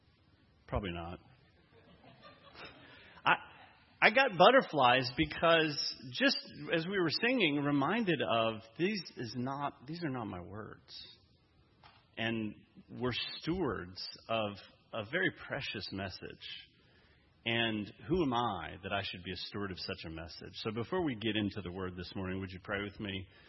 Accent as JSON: {"language": "English", "town": "Lexington", "region": "Kentucky", "country": "United States", "said": "I'm from Lexington, Kentucky. I've been a pastor there for about 20 years."}